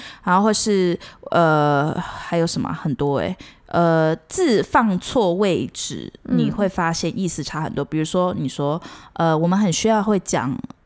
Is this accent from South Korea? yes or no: yes; South Korea; Chinese is a second language; 嗯，好了，我也是韩国人。